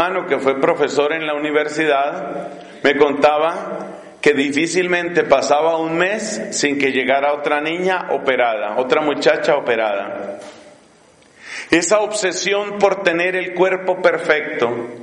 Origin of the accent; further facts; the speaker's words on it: Colombia; Estuvo trabajando en la ciudad de Cali, una ciudad que es famosa en mi país por la belleza de sus mujeres.